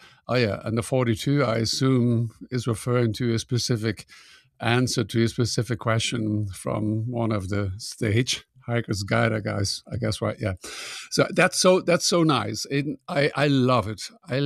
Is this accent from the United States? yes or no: no; Netherlands; For me, of course, it was great to be back in my home country.